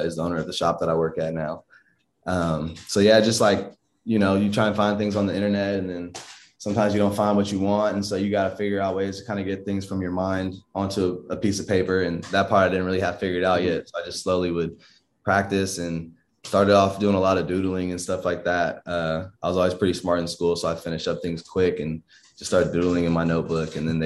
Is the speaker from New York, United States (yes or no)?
no; Inglewood, California, United States; I grew up in Inglewood, California. Just all over LA too.